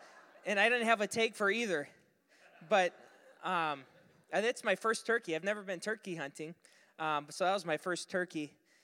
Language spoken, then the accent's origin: English; Superior, Wisconsin, United States; I served as a youth pastor, and it's where I grew up. I'm from Superior, so I grew up attending that church.